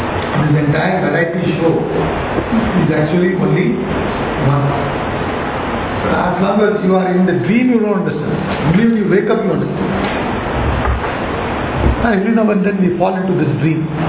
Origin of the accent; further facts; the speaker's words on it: India; Like, for example, when we are growing up in India, and our children are now growing up now